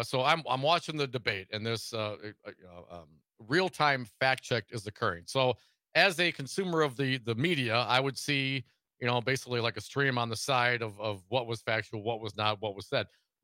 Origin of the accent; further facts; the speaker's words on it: Midwest, United States; Tell, I'm from the Midwest.